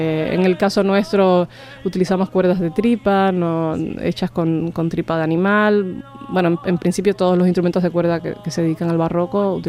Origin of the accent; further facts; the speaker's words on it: Cuba; yo vengo de Cuba